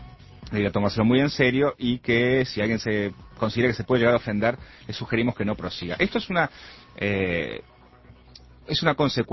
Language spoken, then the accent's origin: Spanish; Uruguay; para nosotros como uruguayos